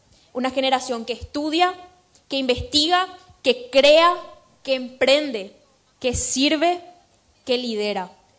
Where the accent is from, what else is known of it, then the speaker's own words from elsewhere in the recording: Paraguay; Esos somos nosotros los paraguayos. Esos somos nosotros los jóvenes paraguayos.